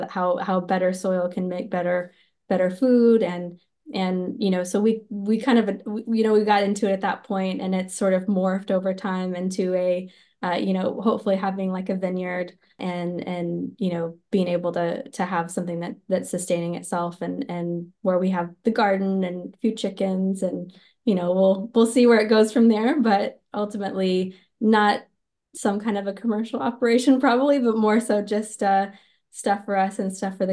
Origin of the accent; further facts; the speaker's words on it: Texas, United States; For me, you know, growing up in West Texas, I grew up around monoculture, you know, cotton growing.